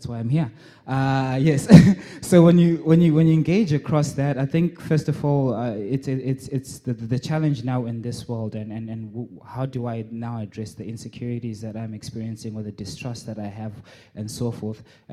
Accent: Zimbabwe; I was raised in Zimbabwe until I was full grown, a different community altogether.

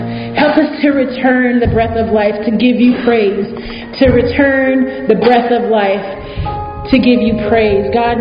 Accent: Seattle, Washington, United States; also born or lived in Tampa; So when I moved back to Seattle from Tampa, I went back to my home church roots, which was a Samoan congregational church.

